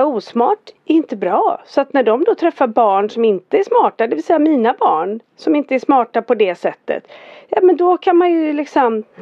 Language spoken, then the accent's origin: Swedish; Fjällbacka, Västra Götaland County, Sweden; i och med att jag är från Fjällbacka då.